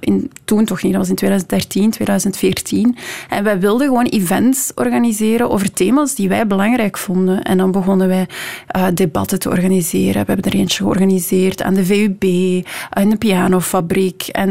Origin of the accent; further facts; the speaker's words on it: Leuven, Flanders, Belgium; now in Brussels, Belgium; want ik deed rechten in Leuven, de stad waar ik opgegroeid ben.